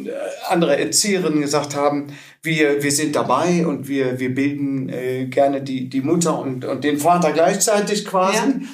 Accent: Mönchengladbach, North Rhine-Westphalia, Germany; born there; Wir kommen gebürtig aus Mönchengladbach.

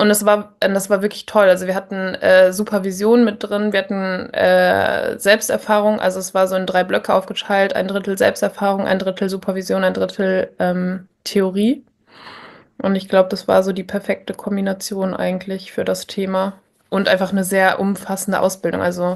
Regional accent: North Rhine-Westphalia, Germany; moved away as an adult; now in Vienna, Austria; Ich komme aus der Nähe von Köln. Genau, ich habe in Köln auch studiert und bin dann nach Österreich gegangen, weil ich meinen Freund kennengelernt habe

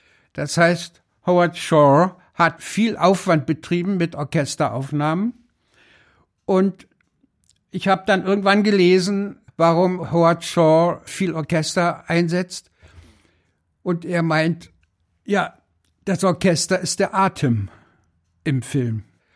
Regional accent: East Germany, Germany; ich komme aus dem Osten.

